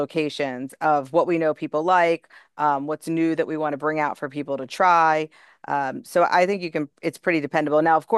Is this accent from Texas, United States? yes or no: no; Pikesville, Maryland, United States; I was raised in the Pikesville area, went to, from Millbrook to Pikesville High.